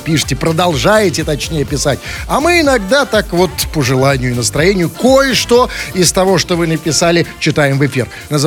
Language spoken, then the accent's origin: Russian; Saint Petersburg, Russia; Я ленинградец, коренной.